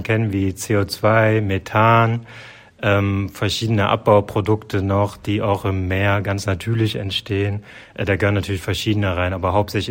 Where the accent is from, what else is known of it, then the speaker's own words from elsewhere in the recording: Saxony-Anhalt, Germany; Ich komme ursprünglich aus dem Harz. Das liegt im schönen Sachsen-Anhalt. Und da in der Nähe von Quedlinburg, dort bin ich aufgewachsen.